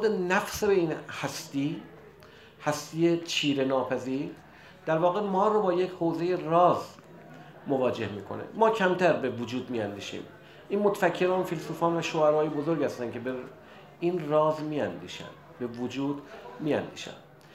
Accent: Iran; به عنوان یه ایرانی

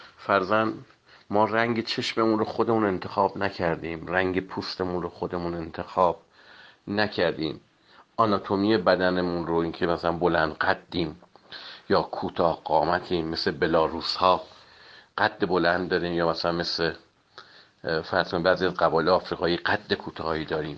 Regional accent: Iran; born there; من در قرن 20 به دنیا آمدم، نه مثلا معاصر پیامبر در دوران پیامبر، اینکه من در ایران به دنیا آمدم، نه مثلا در یونان

